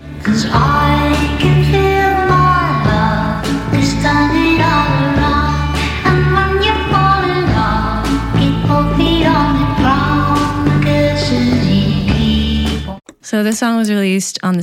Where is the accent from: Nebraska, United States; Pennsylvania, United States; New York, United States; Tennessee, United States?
Tennessee, United States; now in Atlanta, United States; Plus, okay, so I live in Atlanta, but I'm from Tennessee.